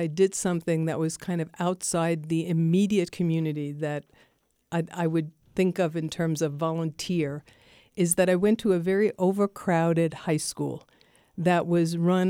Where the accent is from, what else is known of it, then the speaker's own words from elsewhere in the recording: New York City, New York, United States; No. I grew up in New York City.